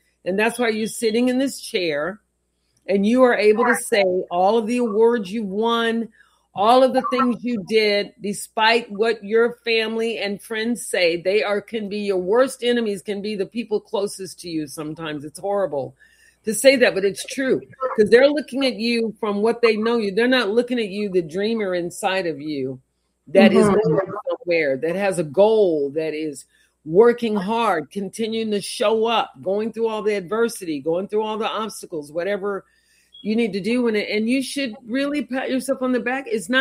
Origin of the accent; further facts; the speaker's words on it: the South, United States; Myself as a woman of color, a Black woman growing up in the South with very negative images.